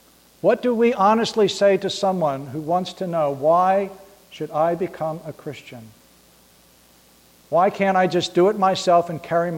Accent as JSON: {"language": "English", "region": "New Jersey", "country": "United States", "tie": "born or raised there", "said": "It's always interesting for me to head back to the home country, up where both Debbie and I were raised in New Jersey."}